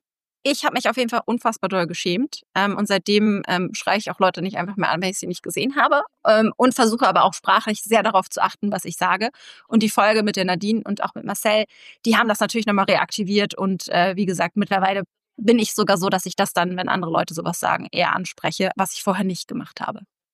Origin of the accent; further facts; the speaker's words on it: Berlin, Germany; Ich komme aus Berlin, hier spricht man auch ein bisschen anders